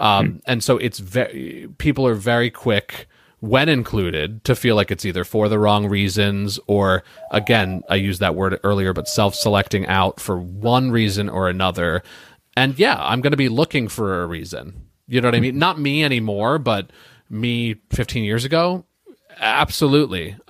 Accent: Long Island, New York, United States; an autistic professor from my hometown on Long Island, New York

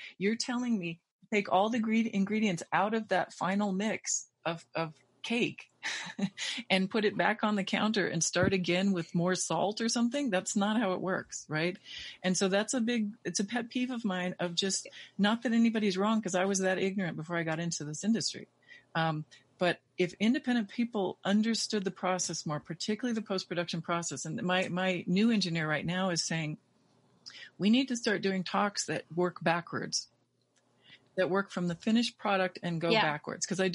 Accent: New Mexico, United States; also born or lived in New York; I'm from New Mexico, but I lived in New York in the Keith Haring days, in the, you know, Basquiat days.

